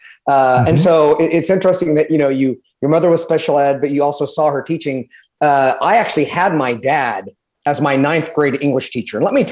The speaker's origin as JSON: {"language": "English", "region": "California", "country": "United States", "said": "I'm actually from the Central Valley of California. So, yeah, the really kind of ugly part. So no beaches, no mountains."}